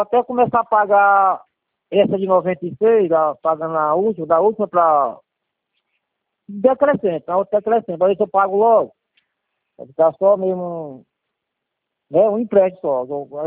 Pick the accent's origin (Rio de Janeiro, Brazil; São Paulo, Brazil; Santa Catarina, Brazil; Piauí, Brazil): Piauí, Brazil; Eu sou do Piauí.